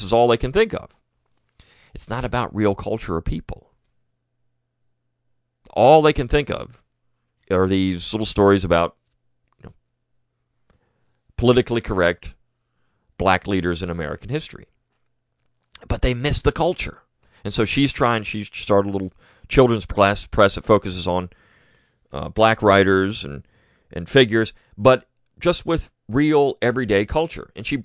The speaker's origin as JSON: {"language": "English", "country": "Ireland", "said": "But as the Irish, as long as we can write the songs, you can make the laws."}